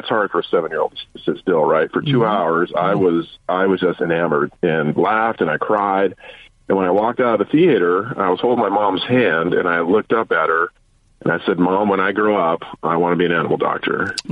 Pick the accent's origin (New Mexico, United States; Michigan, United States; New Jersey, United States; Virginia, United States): New Mexico, United States; also born or lived in California; So mom and dad, I grew up sort of a small town boy. I'm from New Mexico.